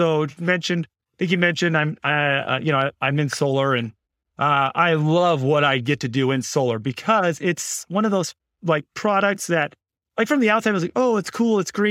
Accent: Arizona, United States; But I grew up here in Arizona. I come from a really big family, like number nine of 11 kids.

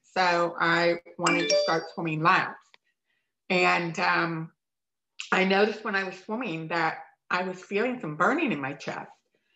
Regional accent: Dallas, Texas, United States; And I grew up in Dallas. I'm actually a native Texan.

